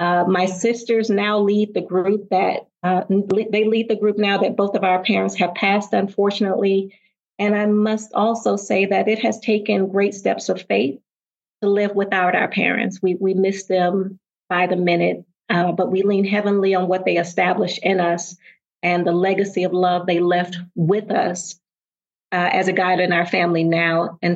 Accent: Tuskegee, Alabama, United States; We always saw these demonstrations of faith growing up in Tuskegee, and certainly through those very challenging times.

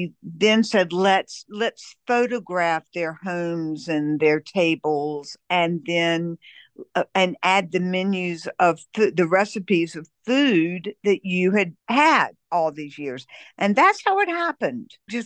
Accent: the South, United States; The biggest thing that I found as a Southerner being in Italy

